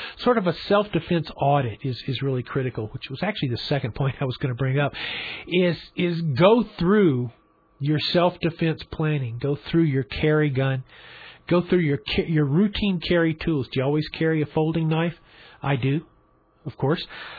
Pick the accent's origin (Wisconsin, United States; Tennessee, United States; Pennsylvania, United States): Tennessee, United States; Memphis; and I'm from Memphis, as you know, and so they're kind of a home group